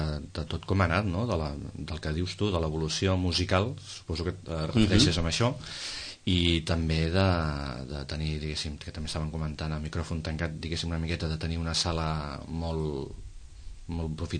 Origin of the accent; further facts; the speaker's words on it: Sitges, Catalonia, Spain; la gent que som de Sitges som els de Sitges